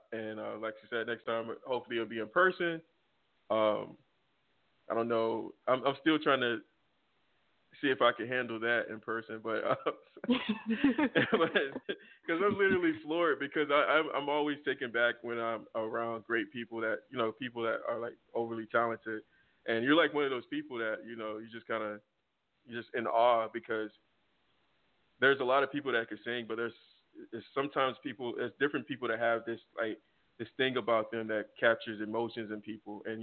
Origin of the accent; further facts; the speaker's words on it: the South, United States; Okay. Yeah, because I'm from the South, so I don't want to screw your name up because.